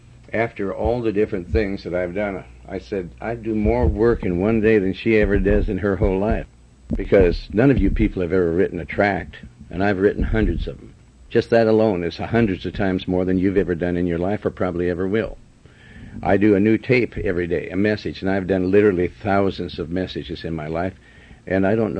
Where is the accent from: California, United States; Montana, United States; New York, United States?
Montana, United States; I was raised in Montana, and I've been around a lot of farms.